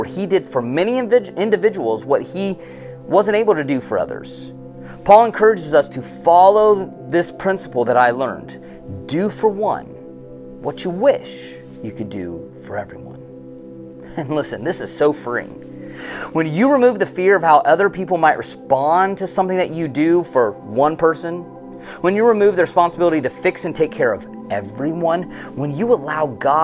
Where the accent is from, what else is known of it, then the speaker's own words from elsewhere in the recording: Ohio, United States; I'm from Ohio, so I love Ohio State. And then my family's from Kentucky, so I'm a Kentucky homer.